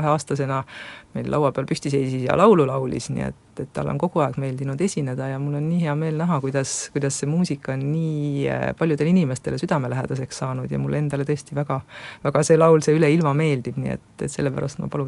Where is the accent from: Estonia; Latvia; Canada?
Estonia; Rakvere, Lääne-Viru County; mina olen kogu oma selle lapsepõlve, kuni ma Tartusse ülikooli tulin, Rakveres veetnud ja läksin kooli Rakvere esimesse keskkooli ja lõpetasin siis selle sama esimese keskkooli ka seal Rakveres, nii et väga, väga paikne inimene